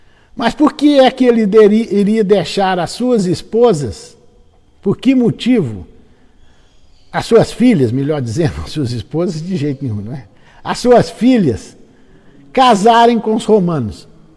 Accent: Minas Gerais, Brazil; Eu sou mineiro, eu adoro conto

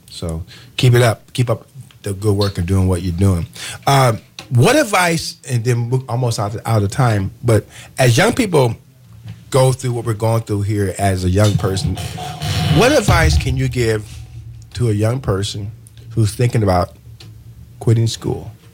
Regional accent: Terre Haute, Indiana, United States; You know, I went through my hometown, Terre Haute, and we had five high schools. I went through four of them.

